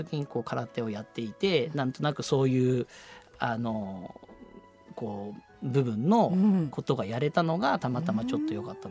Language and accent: Japanese; Niigata, Japan; そうですね、新潟市の出身です。